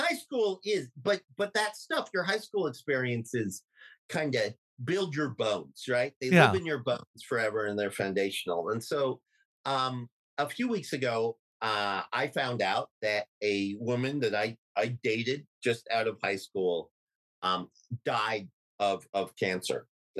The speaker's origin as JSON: {"language": "English", "region": "Utah", "country": "United States", "tie": "born or raised there", "said": "Do we really want to talk about how damaging it was growing up in Utah as weird?"}